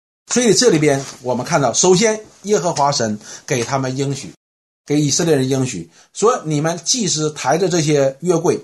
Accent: China; 我们中国人有句话叫耳听为虚，眼见为实。

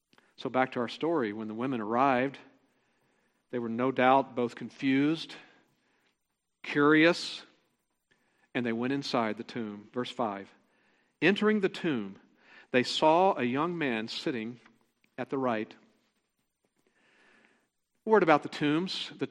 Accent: California, United States; I'm from California. I know what that means.

